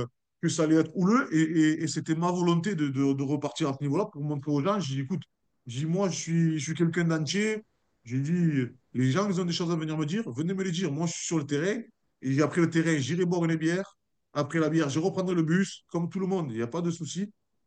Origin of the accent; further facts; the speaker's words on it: Avignon, Provence-Alpes-Côte d'Azur, France; moi, je viens d'un petit quartier d'Avignon